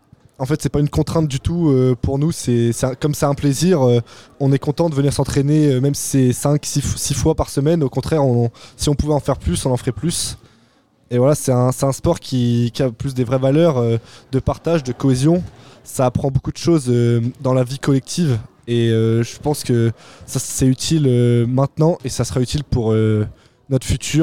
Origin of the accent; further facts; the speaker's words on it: Rouen, Normandy, France; Alors bonjour … donc je viens de Rouen, pas du tout de Toulouse.